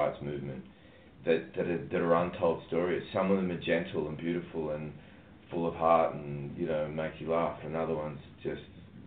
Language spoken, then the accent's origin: English; Australia; I thought I was off the hook because I'm Australian for not knowing about this couple.